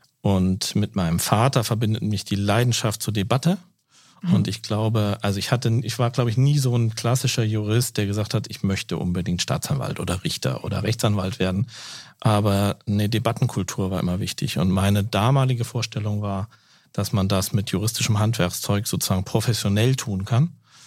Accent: Kassel, Hesse, Germany; ich bin in Kassel zur Schule gegangen und groß geworden

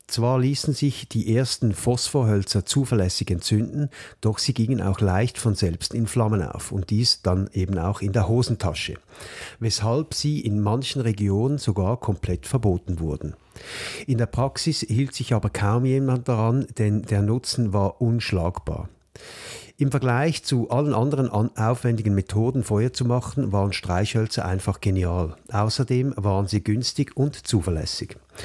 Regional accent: Switzerland; bei uns in der Schweiz liegt immer mal wieder so eine Zündholzschachtel auf der Toilette

